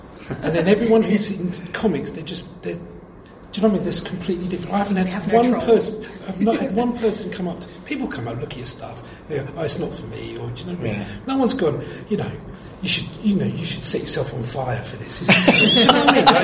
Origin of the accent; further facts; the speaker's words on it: London, United Kingdom; I'm from North London.